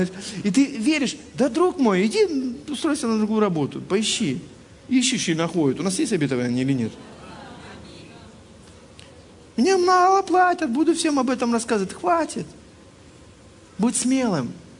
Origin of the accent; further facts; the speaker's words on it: Odesa, Odesa Oblast, Ukraine; извините, я из Одессы приехал